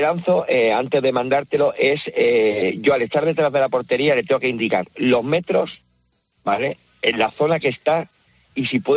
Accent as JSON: {"language": "Spanish", "town": "Málaga", "region": "Andalusia", "country": "Spain", "said": "yo por ejemplo soy de Málaga"}